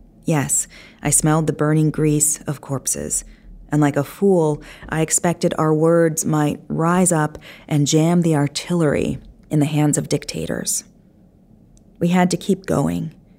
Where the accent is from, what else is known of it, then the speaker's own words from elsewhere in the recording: United States; it was probably the best thing that I could have done as an American